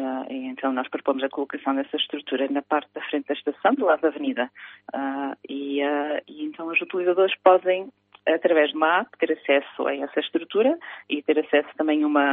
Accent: Canada; moved away as an adult; now in Aveiro, Portugal; Eu nasci no Canadá e criada no Canadá. E vim cá para Portugal. Quando vim para Portugal, vim estudar para Aveiro. E acabei por ficar.

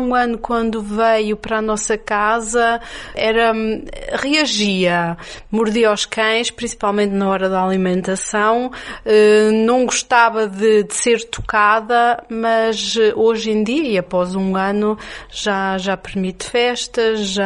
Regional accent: Germany; now in Portugal; Obviamente que eu cresci na Alemanha, vim para cá em 1984.

